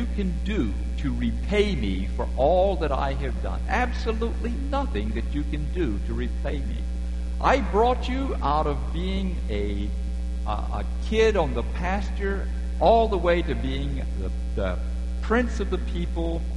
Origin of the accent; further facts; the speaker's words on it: Louisiana, United States; when Mary and I went back to Louisiana to work on Hurricane Katrina reconstruction, and we went to my hometown and looked up Tommy.